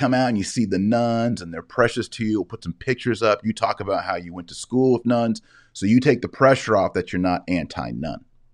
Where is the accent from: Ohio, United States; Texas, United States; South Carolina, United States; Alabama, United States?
Texas, United States; Because I, as a Texan, who sees all the crime and the corruption that goes down on our southern border.